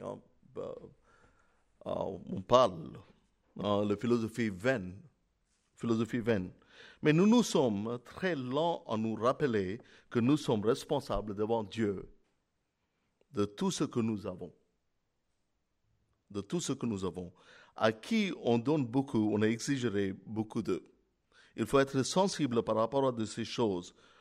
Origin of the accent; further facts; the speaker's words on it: France; Nous nous plaignons souvent du temps, que ce soit en été, en hiver ou en printemps, en tant que Français